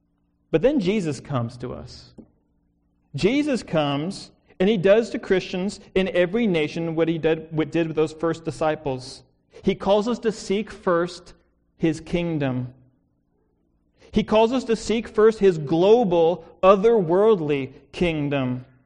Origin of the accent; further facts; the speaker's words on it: United States; I struggled for a long time with this as an American and still do.